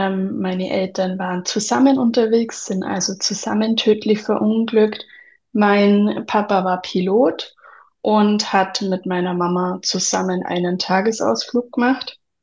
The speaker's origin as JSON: {"language": "German", "region": "Bavaria", "country": "Germany", "said": "Ich komme aus dem Unterallgäu, habe einen Sohn und lebe mit meinem Mann und meinem Hund zusammen."}